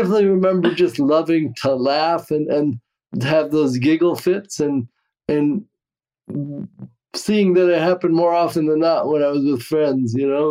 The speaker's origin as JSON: {"language": "English", "country": "Cameroon", "tie": "born there", "said": "Well, so I was born in Cameroon, West Africa."}